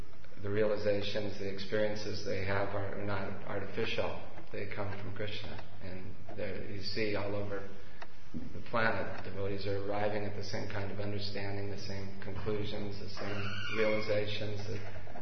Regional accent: United States; I was raised in America and I don't speak English.

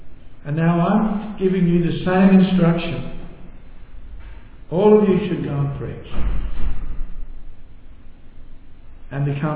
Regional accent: Adelaide, South Australia, Australia; now in Melbourne, Australia; Ajit Rup and I came from Adelaide to Melbourne, and we didn't have any friends here.

